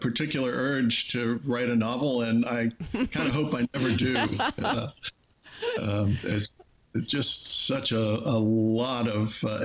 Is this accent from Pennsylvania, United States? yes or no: yes; Pennsylvania, United States; I grew up in Western Pennsylvania.